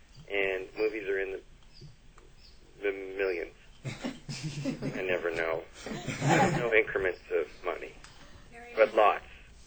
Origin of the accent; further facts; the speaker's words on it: Toronto, Ontario, Canada; I grew up in Toronto.